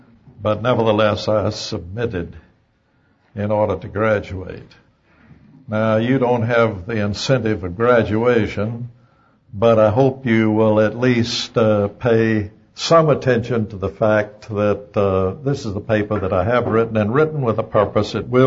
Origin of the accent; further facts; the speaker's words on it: the South, United States; accent: southern; enjoy my southern accent.